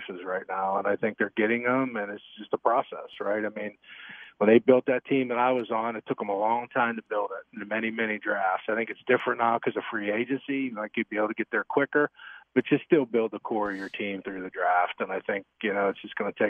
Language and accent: English; Pittsburgh, Pennsylvania, United States; I'm a Steelers fan. I grew up in Pittsburgh.